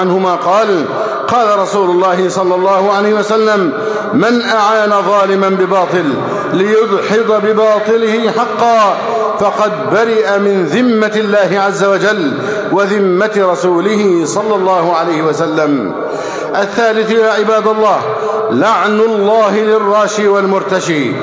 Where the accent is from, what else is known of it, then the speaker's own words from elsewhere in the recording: Egypt; اللهم احفظ بلدنا مصر أمناً أماناً، صفاءً رخاءً